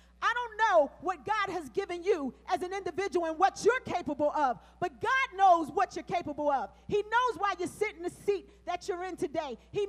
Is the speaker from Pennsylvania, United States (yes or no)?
yes; Pennsylvania, United States; I grew up in Bartram Village